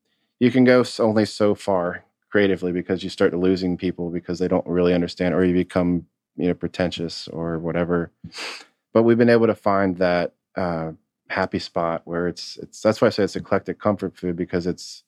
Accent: Connecticut, United States; No, my stepfather, I grew up in Connecticut, so my stepfather would have the New York Magazine.

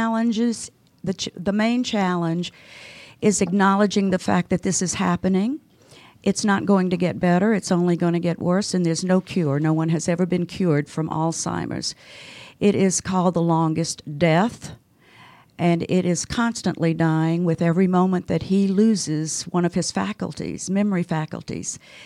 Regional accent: Atlanta, Georgia, United States; I was born in Atlanta, Georgia, graduated from Grady High School.

